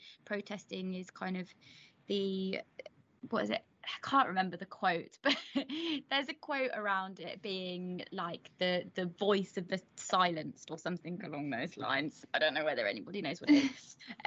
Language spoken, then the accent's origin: English; Portsmouth, South East England, United Kingdom; I grew up in Portsmouth and sat on Youth Parliament